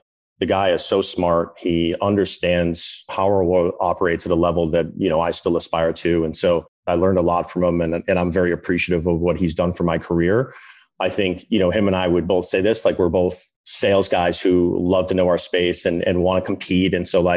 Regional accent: Boston, Massachusetts, United States; I'm from Boston, North Shore.

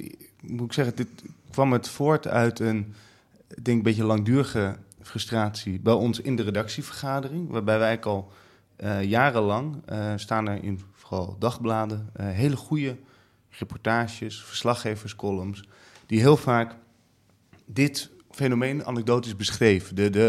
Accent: North Holland, Netherlands; also born or lived in Amsterdam; Ik ben in Amsterdam geboren en toen zijn mijn ouders naar de Zaanstreek verhuisd. Dat grenst direct aan Amsterdam, maar dat voelt wel echt als zeer diep Noord-Holland al meteen.

